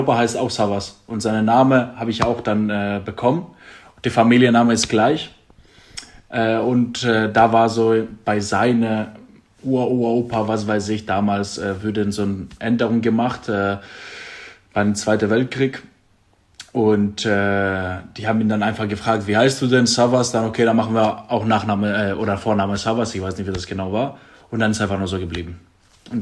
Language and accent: German; Central Macedonia, Greece; Das ist in der Nähe von Thessaloniki.